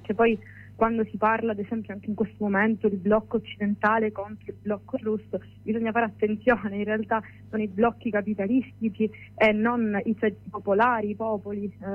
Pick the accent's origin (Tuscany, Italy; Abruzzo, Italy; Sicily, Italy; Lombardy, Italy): Sicily, Italy; quindi noi come siciliani ci sentiamo assolutamente coinvolti in tutti i conflitti mondiali